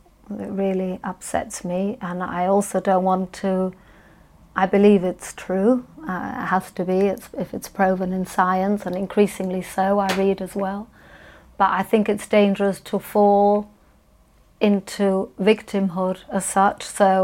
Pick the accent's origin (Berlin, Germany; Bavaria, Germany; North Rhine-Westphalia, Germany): Bavaria, Germany; Munich; And I never, growing up in Munich in Germany, I didn't understand any animosity towards the Germans.